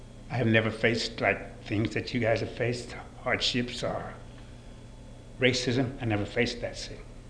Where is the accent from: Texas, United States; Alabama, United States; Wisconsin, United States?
Alabama, United States; When I tell people I'm from Alabama, they go, wow, must have been horrible.